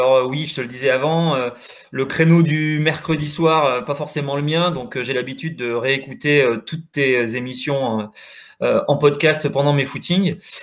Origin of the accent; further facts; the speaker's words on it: Nouvelle-Aquitaine, France; qui est une course de ma région puisque je suis de Corrèze